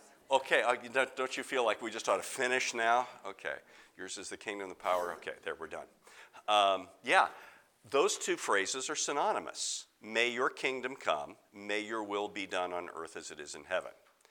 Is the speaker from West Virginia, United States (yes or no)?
no; Indiana, United States; I have lived in hills. I'm from Indiana, so this is a very familiar landscape